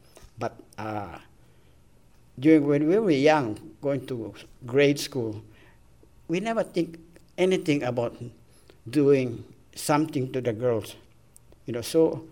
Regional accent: Lahaina, Hawaii, United States; talk to us in Visayan, we talk back, they're surprised, you know. Especially that they know we're born and raised in Lahaina, on Maui.

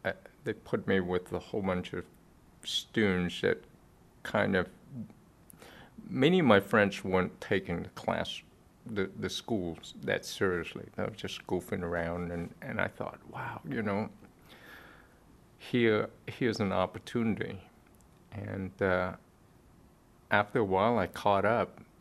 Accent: Cambodia; English is a second language; I knew a few words of French when I was growing up in Cambodia.

